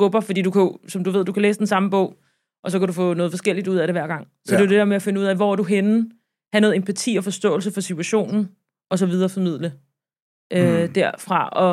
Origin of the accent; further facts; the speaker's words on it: Sweden; jeg blev drillet en del, og jeg var svensker